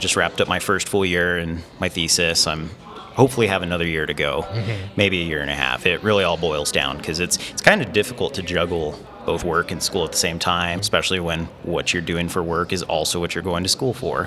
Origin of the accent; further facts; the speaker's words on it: Las Vegas, New Mexico, United States; I'm from Las Vegas. Originally, I was born and raised here, went to high school here. Aside from having deep roots here, I'm tied to New Mexico Highlands University.